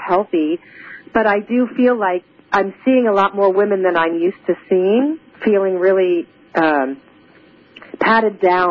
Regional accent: United States; And I grew up in the United States never questioning.

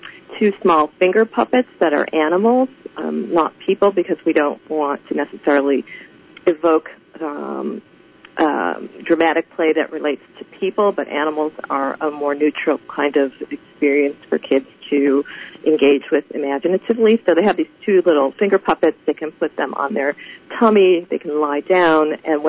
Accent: Chicago, Illinois, United States; I'm from Chicago.

